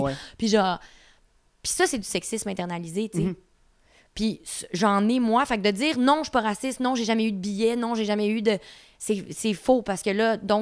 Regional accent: Terrebonne, Quebec, Canada; Même si je viens de Terrebonne

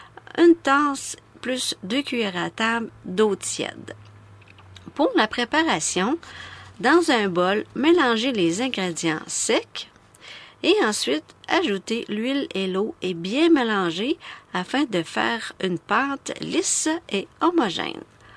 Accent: Quebec, Canada; dans mon coin de pays, en Abitibi, c'est pas mal pluvieux.

